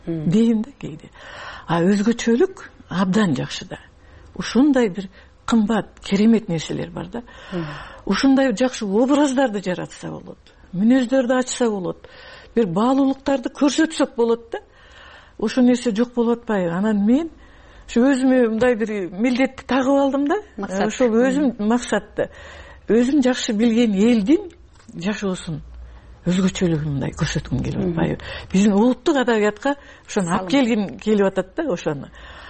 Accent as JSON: {"language": "Kyrgyz", "town": "Kara-Bulak", "region": "Batken Region", "country": "Kyrgyzstan", "tie": "born or raised there", "said": "Мен туулуп өскөн айылым Баткен районунун Кара Булак айылы, туу таянган айылык атактуу даңазалуу Айгүл тоонунун түбүндөгү айыл."}